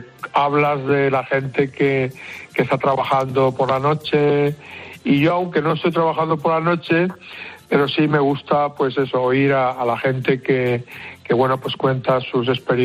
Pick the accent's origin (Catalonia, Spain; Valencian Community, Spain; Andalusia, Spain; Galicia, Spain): Valencian Community, Spain; yo soy valenciano, mi mujer es gallega